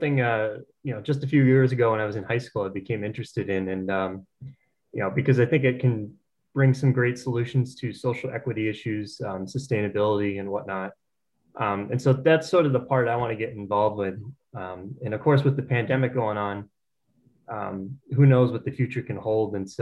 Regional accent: Maynard, Massachusetts, United States; I'm from the Boston area, specifically Maynard, Massachusetts

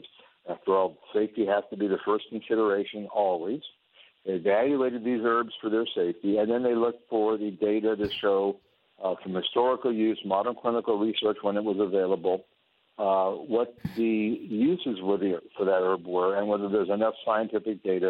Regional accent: El Paso, Texas, United States; The Cafe Mexicana, as we call it down on the border where I grew up in El Paso.

